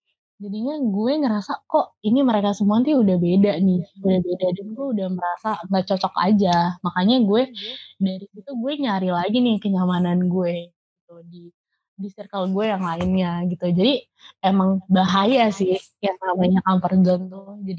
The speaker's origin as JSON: {"language": "Indonesian", "town": "Bekasi", "region": "West Java", "country": "Indonesia", "tie": "born or raised there", "lives_now": "Malang, Indonesia", "said": "Contoh aja nih, kayak gue asli Bekasi nih. Gue asli Bekasi dan gue keterima di salah satu universitas di Malang"}